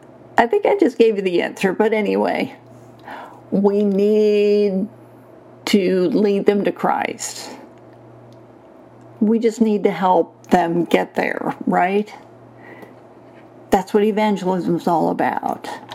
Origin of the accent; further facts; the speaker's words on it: Cleveland, Ohio, United States; Here's a fab photo of the revival in Cleveland, my hometown.